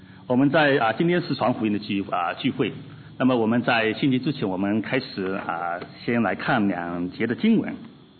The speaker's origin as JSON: {"language": "Chinese", "country": "China"}